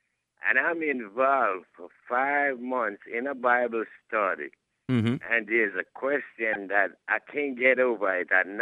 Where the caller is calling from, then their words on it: Akron, Ohio, United States; But before I go, I want to tell you that I'm not far from Brecksville. I'm in Akron.